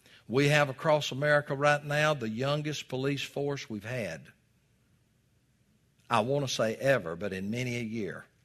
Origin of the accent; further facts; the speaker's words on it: the South, United States; Folks, I was raised in the South.